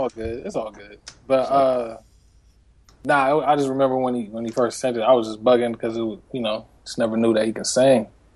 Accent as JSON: {"language": "English", "town": "San Diego", "region": "California", "country": "United States", "moved": "yes", "lives_now": "Ohio, United States", "said": "I'm from San Diego, so I moved to Ohio like 2003"}